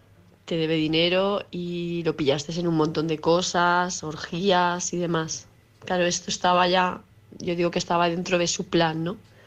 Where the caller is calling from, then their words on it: Palma, Balearic Islands, Spain; de Palma de Mallorca